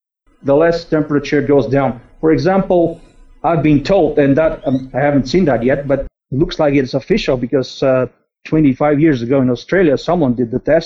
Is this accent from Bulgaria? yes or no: yes; Bulgaria; also born or lived in United States; Well, I'm a Bulgarian, born and raised in Bulgaria. I've been living in the U.S. for a few years.